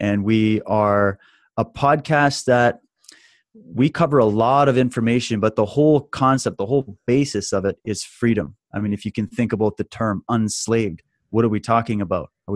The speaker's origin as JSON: {"language": "English", "country": "Canada", "said": "I live in Canada. I'm Canadian."}